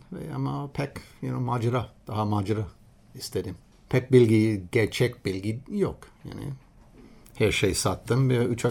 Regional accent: Massachusetts, United States; Turkish is a second language; also born or lived in Rhode Island; Ben Rhode Island, Eyalet'te doğdum. 2 yaşında Massachusetts'a geçtim. Küçücük bir ada. Boston'a yakın bir ada. Orada büyüdüm.

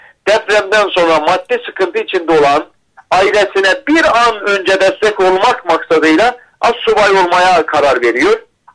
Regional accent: Erzincan, Turkey; Ben Erzincanlıyım.

